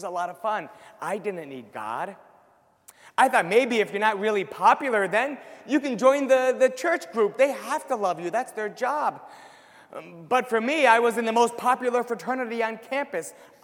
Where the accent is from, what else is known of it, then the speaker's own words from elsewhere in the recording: Connecticut, United States; I grew up in Connecticut, and it's not as cold as Minnesota and North Dakota, but it's cold enough for roads to freeze.